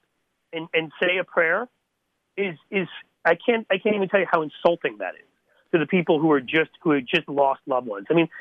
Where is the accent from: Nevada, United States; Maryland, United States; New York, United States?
New York, United States; New York City; because I grew up in New York City where these guys would be handing out pamphlets on trying to convince Jews to convert, you know, on the subway.